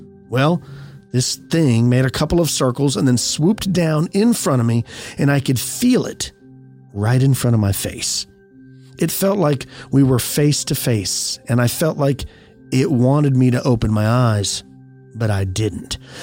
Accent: Pickens, South Carolina, United States; I moved out of my parents' place and rented a small mobile home in my hometown of Pickens, which is in upstate South Carolina.

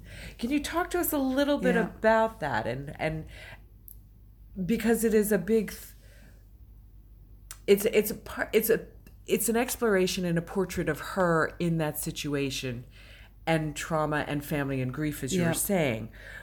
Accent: New York, United States; One thing I would say is that as an American, I think I'm, and as a New Yorker in particular, I am much more schooled in the ways of therapy

